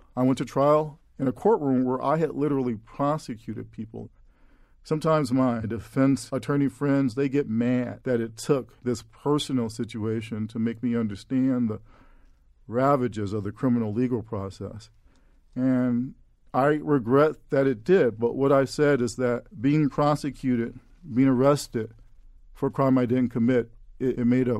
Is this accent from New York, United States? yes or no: no; Chicago, Illinois, United States; growing up in Chicago as a young black man, I had so many unpleasant experiences with the cops